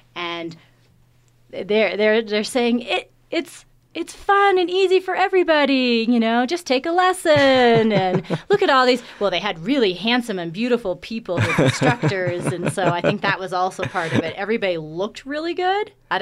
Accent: West Coast, United States; now in Colorado, United States; I mean, I'm from the West Coast.

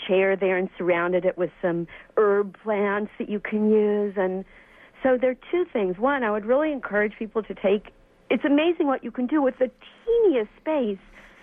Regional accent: San Francisco, California, United States; I'm a city person. I grew up in San Francisco, from City People. My mom's from New York

